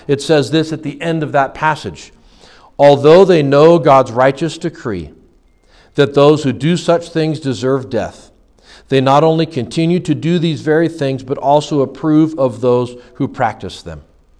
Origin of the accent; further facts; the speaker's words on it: Janesville, Wisconsin, United States; I'd be like, whoa, wait, what? I'm from Janesville. Time out.